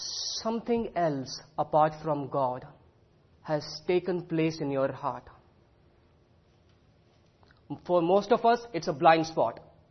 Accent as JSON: {"language": "English", "country": "India", "said": "But again, the question comes, being an Indian, will I speak more about cricket?"}